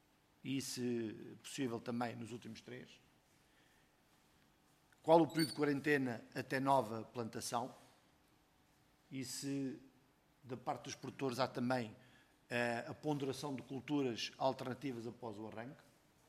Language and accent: Portuguese; Oeste, Portugal; também sou do Oeste, ainda que um Oeste mais ligado ao mar, mas também sou do Oeste